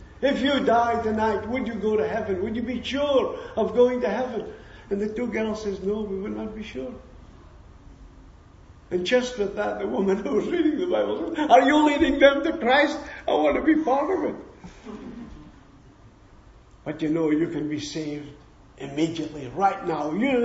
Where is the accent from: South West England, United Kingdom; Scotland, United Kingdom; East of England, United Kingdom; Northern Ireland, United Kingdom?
Scotland, United Kingdom; There's a man came, a laboring brother, to my hometown in Scotland